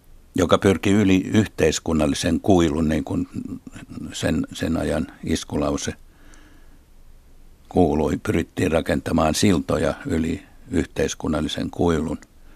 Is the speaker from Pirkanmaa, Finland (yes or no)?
yes; Tampere, Pirkanmaa, Finland; No, minähän kasvoin Tampereen Pispalassa, joka oli työväen kaupungin osa, jossa vasemmisto sai vaaleissa 90% äänistä.